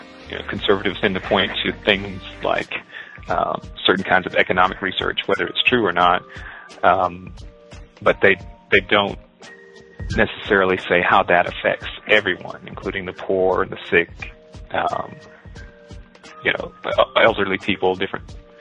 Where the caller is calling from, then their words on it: Cary, North Carolina, United States; I'm calling from Cary, North Carolina.